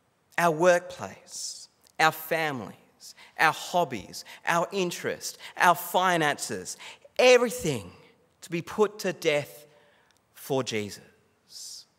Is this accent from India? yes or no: no; Australia; Treat Christianity as a cultural thing that we do as an Australian rather than who we are. See, I look at Australian Christianity